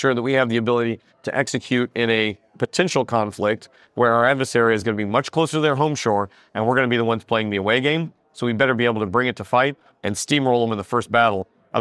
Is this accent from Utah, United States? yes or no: no; Iowa, United States; But I've also seen the other side where in my home state of Iowa, they said, don't cut these guys.